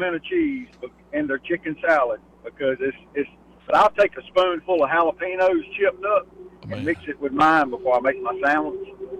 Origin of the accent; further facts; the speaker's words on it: the South, United States; Yeah, I'm from the South, and let me tell you, my wife, every now and then she'll make me. It's called a low country BLT.